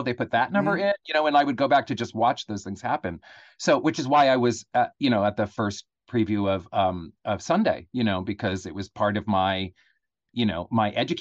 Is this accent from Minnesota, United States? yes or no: no; Oakland, California, United States; I was from Oakland, right?